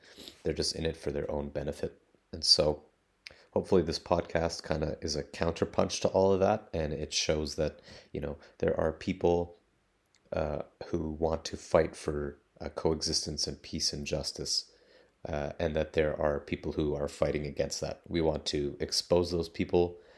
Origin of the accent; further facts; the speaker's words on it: Canada; Lebanese and Syrian in ancestry, in heritage, in culture. I'm also Canadian, born and raised in Canada by Lebanese and Syrian parents